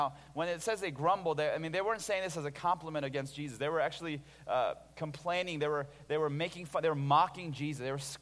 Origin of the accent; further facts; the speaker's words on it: California, United States; now in Naperville, United States; I grew up in California, but then I moved to a suburb of Chicago called Naperville.